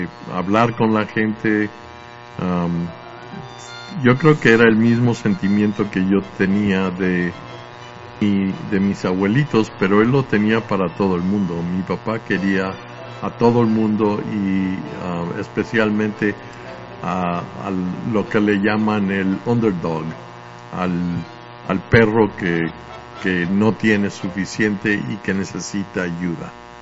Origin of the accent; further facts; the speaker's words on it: Mexico; Bueno, siendo mexicano, claro que es la comida. Yo sabía solamente español en ese tiempo